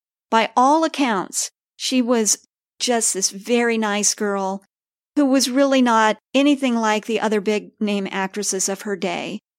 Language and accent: English; Kansas City, Missouri, United States; I first became curious about her when I discovered that her hometown was my hometown, Kansas City.